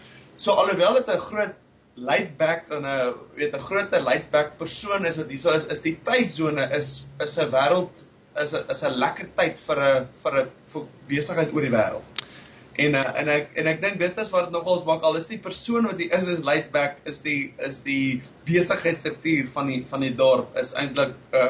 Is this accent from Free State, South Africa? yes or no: yes; Free State, South Africa; ek kom van die Vrystaat af